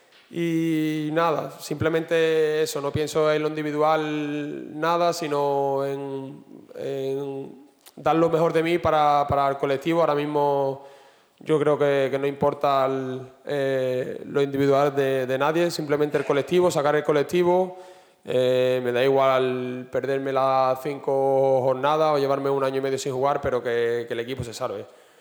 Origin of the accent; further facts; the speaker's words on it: Huelva, Andalusia, Spain; somos muchos jugadores de Huelva, muchos jugadores que nos duele esto, que nos hemos criado aquí